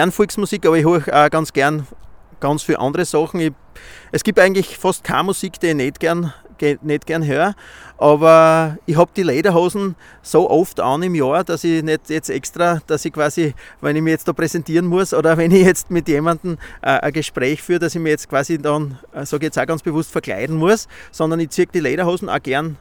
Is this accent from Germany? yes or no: no; Styria, Austria; den es so nur bei uns in der Steiermark gibt